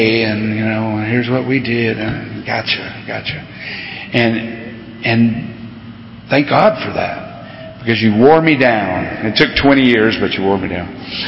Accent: Florida, United States; And I grew up in South Florida when I left here.

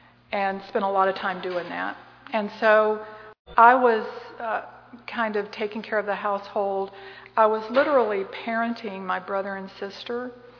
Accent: Tennessee, United States; So, I grew up in Tennessee. When I was 2, my brother was 4, my sister wasn't quite born yet. My father abandoned us. It was a coal mining town.

